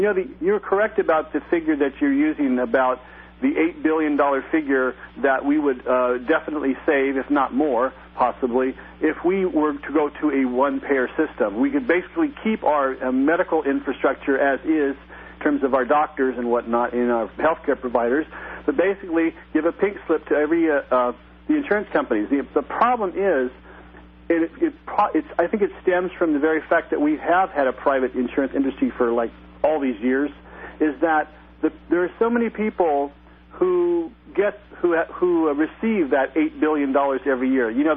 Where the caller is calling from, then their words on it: California, United States; I'm calling from the Delta.